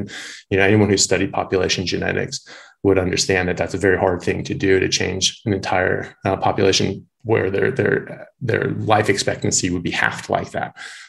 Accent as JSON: {"language": "English", "country": "United States", "lives_now": "Australia", "said": "So I'm an American doctor, but I practice here in Australia."}